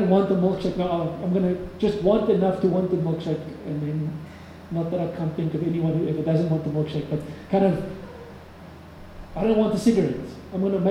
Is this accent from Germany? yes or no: no; South Africa; What if because I'm South African, I can get into Russia and China easier than someone from America or the UK or whatever else.